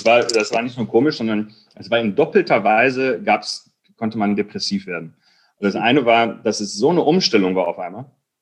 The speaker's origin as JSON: {"language": "German", "region": "North Rhine-Westphalia", "country": "Germany", "tie": "born or raised there", "said": "wir sind in Kreis Recklinghausen aufgewachsen, mitten im Ruhrgebiet"}